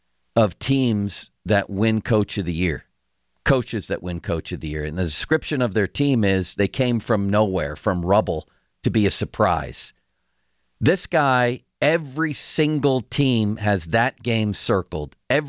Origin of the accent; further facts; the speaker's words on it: Buffalo, New York, United States; Ever since I was a wee lad growing up in Buffalo.